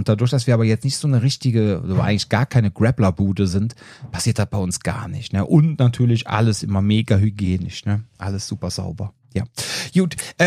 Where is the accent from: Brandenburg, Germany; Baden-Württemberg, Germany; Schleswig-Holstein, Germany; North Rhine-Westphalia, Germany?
North Rhine-Westphalia, Germany; Cologne; so als Kölner in Bad Münstereifel